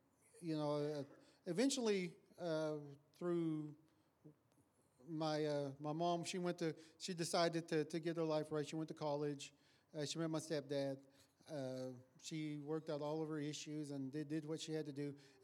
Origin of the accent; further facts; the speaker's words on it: Utah, United States; born there; I was born on the Northern Ute Reservation in northeast Utah, and was born there. I'm a full-blood Ute